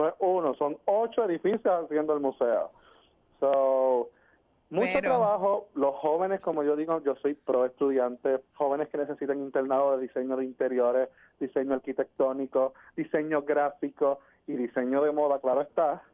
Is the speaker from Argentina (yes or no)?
no; Aguas Buenas, Puerto Rico; Que sea mi pueblo natal. Pero nosotros, incluso antes de pensar en Aguas Buenas, tratamos Mayagüez, Guaynabo, San Juan. Y yo digo, mira, vámonos para mi pueblo